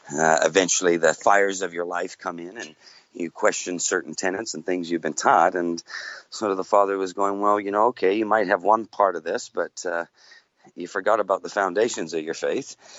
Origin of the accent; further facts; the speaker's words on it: West Coast, Canada; now in New Zealand; not from New Zealand, but I'm currently based in New Zealand at the moment. So we're a little away from each other yet, but I was originally born in the west coast of Canada.